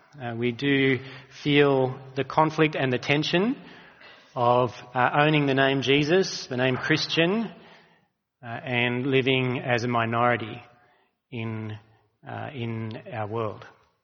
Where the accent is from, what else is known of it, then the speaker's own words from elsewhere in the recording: Walgett, New South Wales, Australia; born there; It tells you that I was born in Walgett.